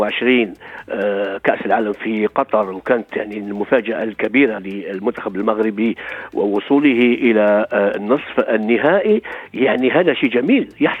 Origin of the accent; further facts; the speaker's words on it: Algeria; أنا شخصيا كجزائري ما كنت ننتظر هذه النتيجة